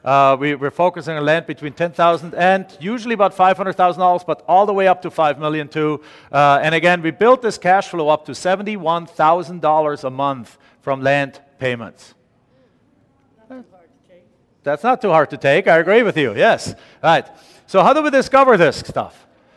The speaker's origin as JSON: {"language": "English", "country": "Germany", "second_language": "English", "moved": "yes", "lives_now": "United States", "said": "So we're immigrants to the United States. She is too. I'm from Germany."}